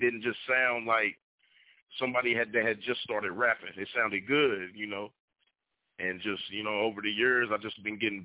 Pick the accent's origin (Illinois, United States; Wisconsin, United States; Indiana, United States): Indiana, United States; Evansville; I'm from Evansville, Indiana.